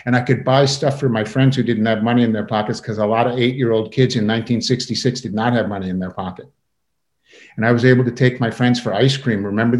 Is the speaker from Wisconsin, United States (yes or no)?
yes; Wisconsin, United States; We drink in Wisconsin. And I'm growing up in Wisconsin. The drinking age is 18.